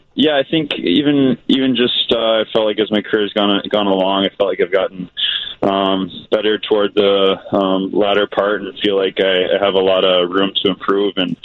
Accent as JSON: {"language": "English", "town": "Columbus", "region": "Ohio", "country": "United States", "tie": "born or raised there", "said": "And I got home to Columbus, my hometown, for a month or so right after the season to regroup a bit."}